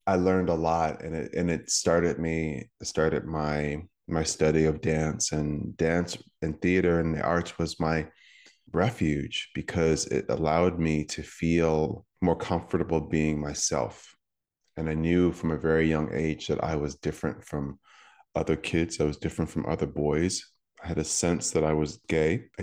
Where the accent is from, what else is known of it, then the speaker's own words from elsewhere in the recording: Connecticut, United States; My early life, I grew up in Connecticut and I come from a small family, a small immediate family.